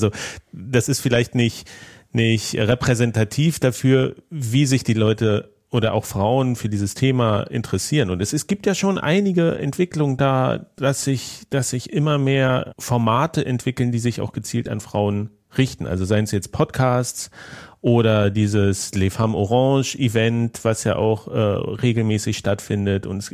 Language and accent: German; Berlin, Germany; ich komme aus Berlin